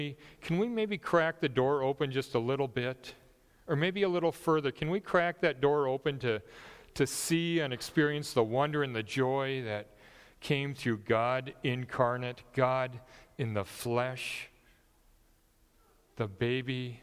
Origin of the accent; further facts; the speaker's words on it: Upper Great Plains, United States; Scandinavian and German, growing up in the Upper Great Plains, tending towards the serious side of things.